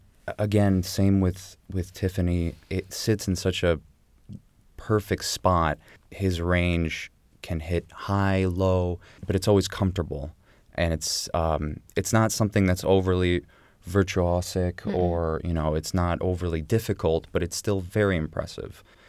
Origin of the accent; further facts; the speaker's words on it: Arlington Heights, Illinois, United States; born there; I was born in the northwest suburbs of Chicago in Arlington Heights, but my family is from Bosnia Herzegovina in Serbia.